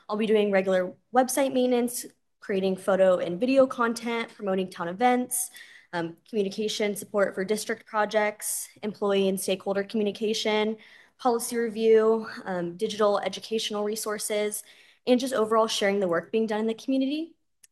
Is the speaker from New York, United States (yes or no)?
no; Tracy, California, United States; I was born and raised in Tracy, California, but I do have family in Discovery Bay. So I've spent a lot of my summers here